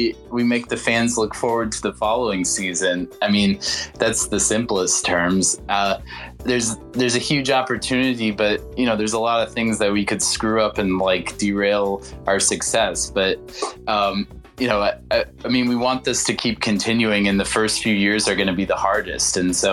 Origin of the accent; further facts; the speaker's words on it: Milwaukee, Wisconsin, United States; So I'm from Milwaukee, Wisconsin. Grew up in a family of 4 children.